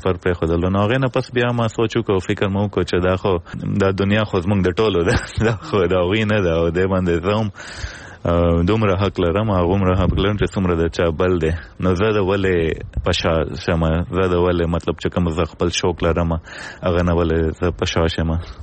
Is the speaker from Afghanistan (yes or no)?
no; Pakistan; زه پښتون یم له پاکستان نه یم